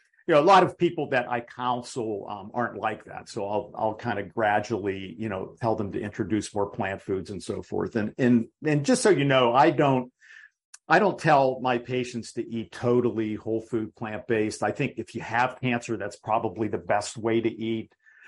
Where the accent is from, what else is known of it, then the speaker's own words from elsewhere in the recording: Pittsburgh, Pennsylvania, United States; now in Miami Beach, United States; Well, I am from Pittsburgh, but right now I am in sunny Miami Beach.